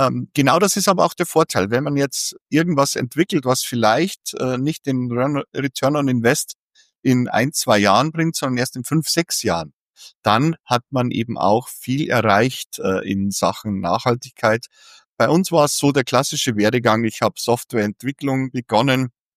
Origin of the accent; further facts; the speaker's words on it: Bavaria, Germany; now in Kiel, Germany